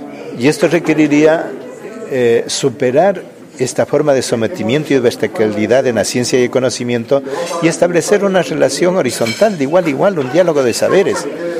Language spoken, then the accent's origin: Spanish; Ecuador; Algunos sueños le menciono en mi país, en Ecuador.